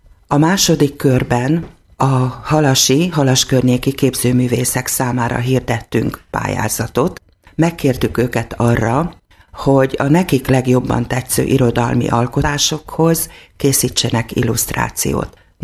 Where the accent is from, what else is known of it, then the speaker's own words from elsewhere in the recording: Baja, Bács-Kiskun, Hungary; born there; now in Kiskunhalas, Hungary; Baján születtem, és Kiskunhalason élek már nagyon régóta. Tanyasi lány vagyok, tanyán nőttem fel